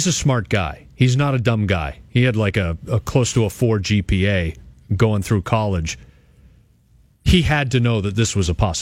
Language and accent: English; Canada; I'm a Canadian kid, and everybody on the beat covering the Blue Jays are Canadian kids.